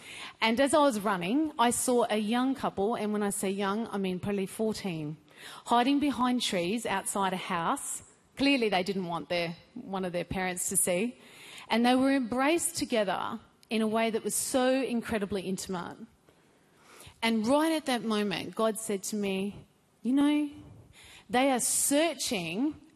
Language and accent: English; Melbourne, Victoria, Australia; I'm from Melbourne